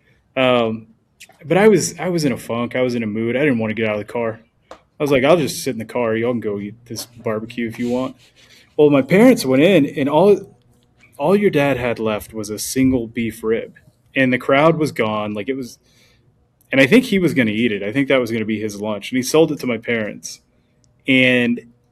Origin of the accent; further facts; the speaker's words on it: New Mexico, United States; We're from Eastern New Mexico.